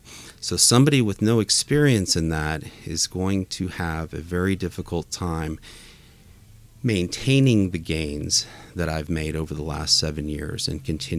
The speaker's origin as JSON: {"language": "English", "town": "Seguin", "region": "Texas", "country": "United States", "tie": "born or raised there", "said": "Growing up in Seguin and then right up the road on 123, we had a family farm and ranch. I come from here. I am from here."}